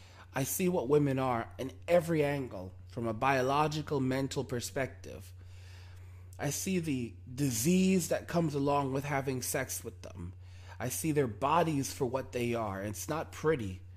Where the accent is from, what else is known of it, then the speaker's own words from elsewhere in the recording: United States; pick up a woman within probably 5 minutes because I'm an American.